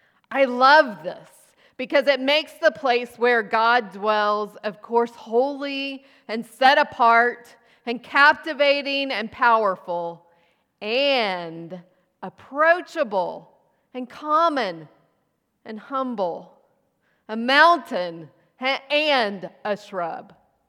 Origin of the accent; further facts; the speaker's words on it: Texas, United States; I think tumbleweed, but I'm from West Texas.